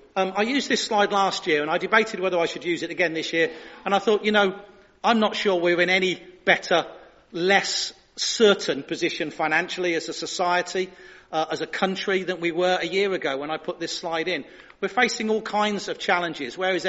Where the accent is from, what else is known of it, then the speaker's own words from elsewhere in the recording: United Kingdom; I know in being very British about these things, we don't like to talk about legacy and legacy giving.